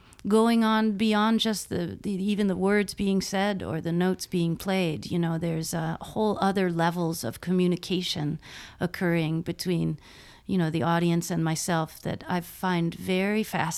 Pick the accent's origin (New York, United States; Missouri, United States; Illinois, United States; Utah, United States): New York, United States; Buffalo; moved away; also born or lived in New Orleans; you know, I love Buffalo, and you know, that's my hometown. But the minute I showed up in New Orleans, it was like, oh, there's places like this on the earth.